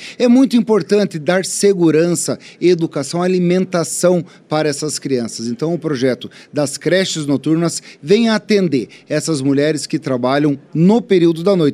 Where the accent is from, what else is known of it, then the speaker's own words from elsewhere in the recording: Paraná, Brazil; principalmente para mim que sou do Paraná. A minha região oeste, como norte do Paraná